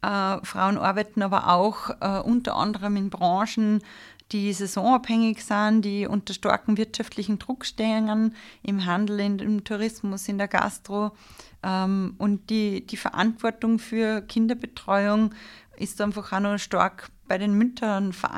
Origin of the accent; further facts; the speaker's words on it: Upper Austria, Austria; Ja, ich komme ursprünglich aus dem Mühlviertel, Oberösterreich, Linzer Gegend, habe dann nach der Matura in Linz Wirtschaftspädagogik auf Erwachsenenbildung spezialisiert, studiert.